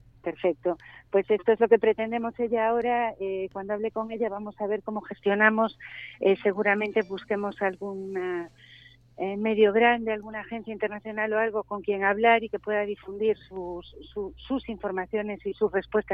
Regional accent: Llerena, Extremadura, Spain; para mí Yerena es mi pueblo y es el sitio más bonito de España y del mundo.

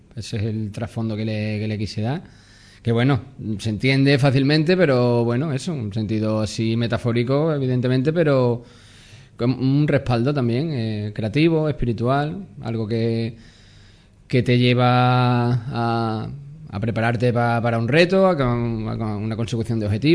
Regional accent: Llerena, Extremadura, Spain; no es porque sea mi pueblo, pero en Llerena hay artistas muy buenos

